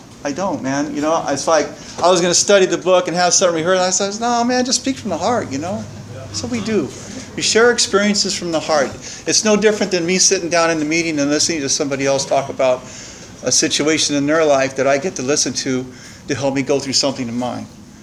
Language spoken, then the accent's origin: English; Santa Maria, California, United States; also born or lived in Guadalupe; I grew up here in Santa Maria. I was raised in Guadalupe for the first 8-9 years of my life.